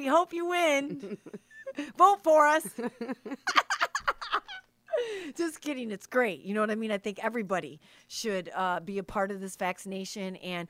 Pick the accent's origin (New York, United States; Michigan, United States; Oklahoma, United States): Michigan, United States; I come from Michigan, and I know how you all eat